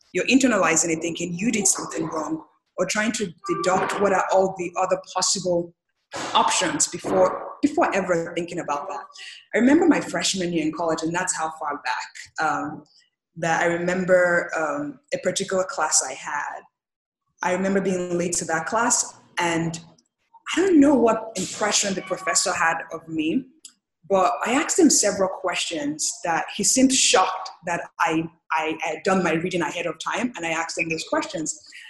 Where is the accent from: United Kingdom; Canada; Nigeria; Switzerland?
Nigeria; now in United States; Is being Nigerian, when I first moved to the US, I really didn't see things through the lens of race.